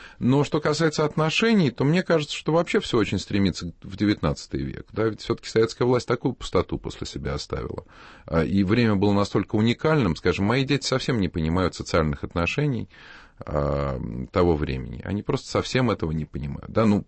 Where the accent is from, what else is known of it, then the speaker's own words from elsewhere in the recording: Moscow, Russia; Ну, я не из Нью-Йорка, из Москвы.